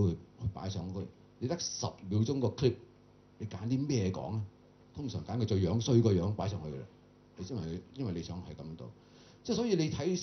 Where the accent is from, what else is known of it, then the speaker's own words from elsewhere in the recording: Hong Kong; 特別是我們在香港長大的過往的觀念傲下去